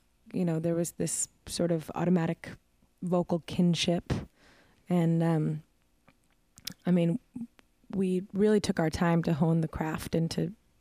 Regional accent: Los Angeles, California, United States; I'm originally from Los Angeles.

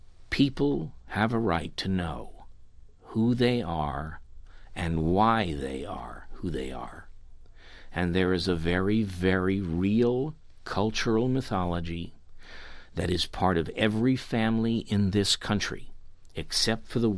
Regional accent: United States; I'm an American. I am an American actor

